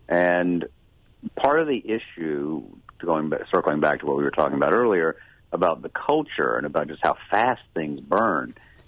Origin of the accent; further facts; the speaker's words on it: the South, United States; now in Tennessee, United States; I'm a Southerner, live in Tennessee.